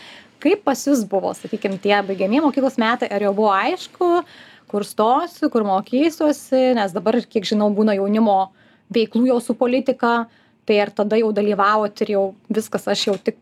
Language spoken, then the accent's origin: Lithuanian; Marijampolė, Marijampolė County, Lithuania; nes aš pati iš Marijampolės esu